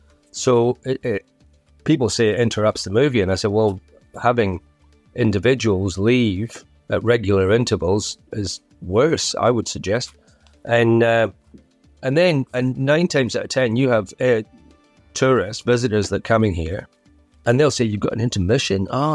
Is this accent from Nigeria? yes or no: no; Scotland, United Kingdom; The intermission was, being Scottish, it's a great way to get generate an extra, maybe a couple of dollars through the till.